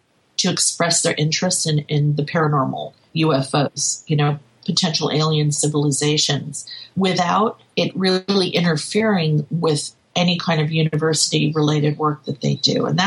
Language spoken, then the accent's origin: English; New York, United States; And it turns out that where I grew up in New York, our neighbor across the street, who was an artist, he was a big UFO buff too.